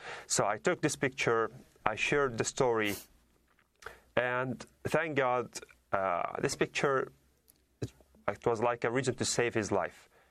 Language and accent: English; Deir al-Balah, Gaza Strip, Palestine; I'm originally from Deir al-Balah city. I'm originally from Gaza Strip.